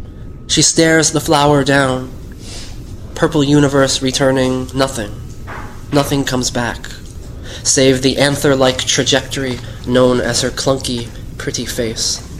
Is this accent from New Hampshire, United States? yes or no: yes; New Hampshire, United States; I'm from New Hampshire, so I write a lot about New England. My mind is always there, even at this moment.